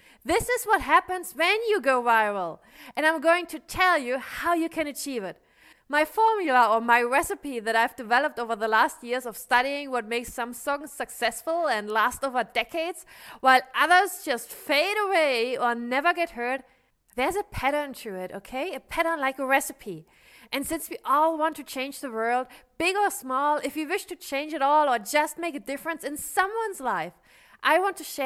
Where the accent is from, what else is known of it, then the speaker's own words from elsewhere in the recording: Germany; And I'm from Germany, small village in Germany. And I didn't grow up with any education in storytelling.